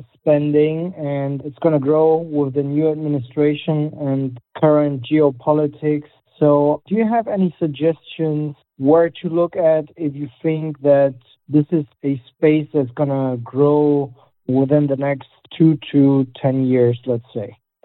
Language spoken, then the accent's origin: English; Germany; now in Gaithersburg, United States; from Gaithersburg, Maryland. I'm originally from Germany